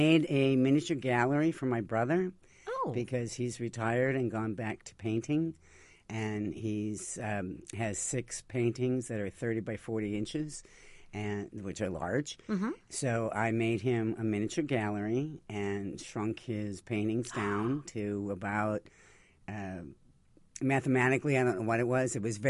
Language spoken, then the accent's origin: English; Chicago, Illinois, United States; So I put it on my list to go again because I grew up in Chicago.